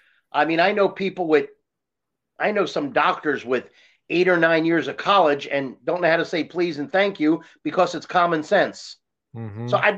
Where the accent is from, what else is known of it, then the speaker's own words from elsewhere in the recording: Florida, United States; I mean, I'm from Florida. It's really good on my body, the heat and so forth